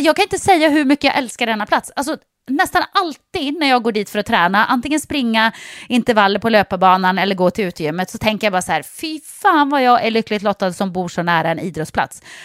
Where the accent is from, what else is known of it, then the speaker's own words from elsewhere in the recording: Jokkmokk, Norrbotten County, Sweden; born there; Ja, men jag är född i Jokkmokk, men det var egentligen meningen att jag skulle bli född i Kalifornien.